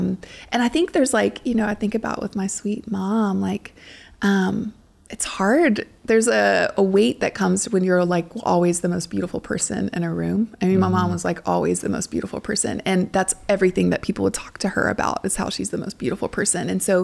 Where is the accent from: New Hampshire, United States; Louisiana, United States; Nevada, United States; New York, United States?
Louisiana, United States; I grew up in South Louisiana.